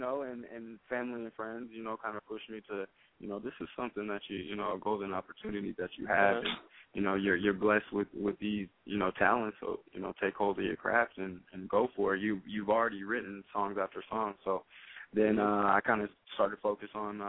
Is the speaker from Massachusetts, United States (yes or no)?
no; Portland, Oregon, United States; now in Reno, United States; I'm originally from Portland, Oregon.